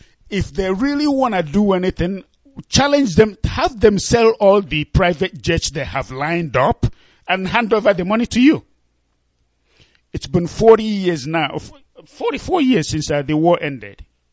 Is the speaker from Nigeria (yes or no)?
yes; Nnewi, Anambra, Nigeria; now in Austin, United States; I'm from Anambra State, Nnewi precisely, and of course, Nnewi is in the heart of Biafra land.